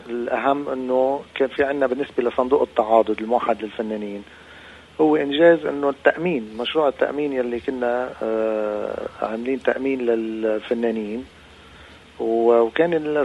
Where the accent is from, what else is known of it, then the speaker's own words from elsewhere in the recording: Bshwit, Lebanon; هيدي بمنطقة بضيعتي أنا يعني بشويت.